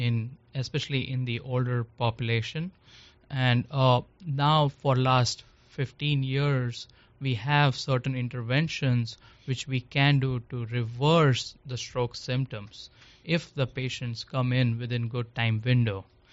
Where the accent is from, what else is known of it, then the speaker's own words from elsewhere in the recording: India; now in Shreveport, United States; My background is I come from India, and I did my neurology in Shreveport